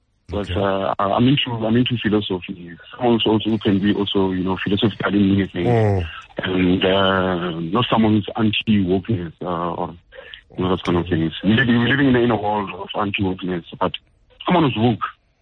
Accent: London, United Kingdom; I'm from London

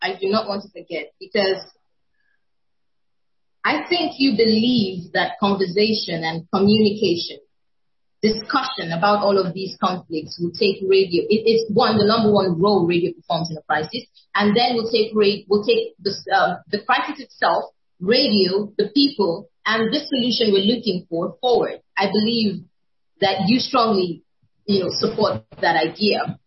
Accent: Nigeria; I'm Nigerian

